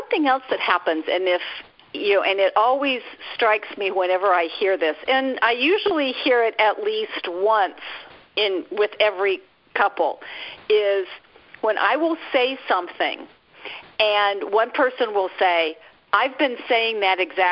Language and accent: English; Los Angeles, California, United States; And I grew up in Los Angeles, where it's one of the places where if you don't have a therapist, everybody goes, "What's the matter with you?"